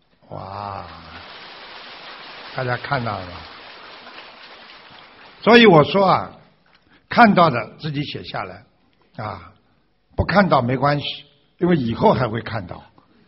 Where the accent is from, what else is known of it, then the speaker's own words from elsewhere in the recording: Shanghai, China; 我是来自上海的